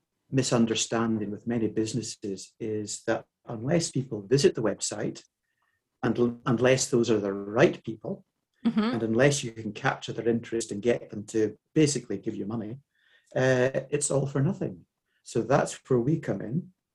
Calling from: Aberdeen, Scotland, United Kingdom; I'm tuning in from Aberdeen in Scotland in the UK.

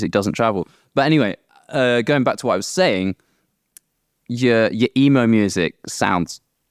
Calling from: Norway

